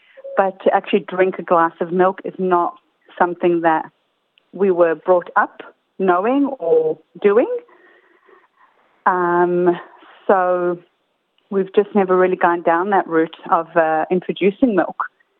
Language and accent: English; Israel; now in Melbourne, Australia; We come from Israel, and in the Mediterranean, we don't really drink milk, large amounts of just glasses of milk.